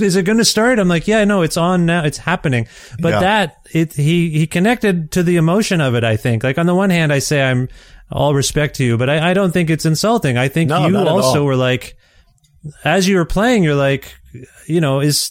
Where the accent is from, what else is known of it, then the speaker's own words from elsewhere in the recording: Canada; as a Canadian here